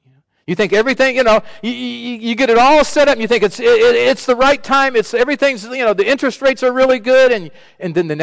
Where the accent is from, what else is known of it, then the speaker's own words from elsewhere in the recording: Sacramento, California, United States; I grew up in Sacramento.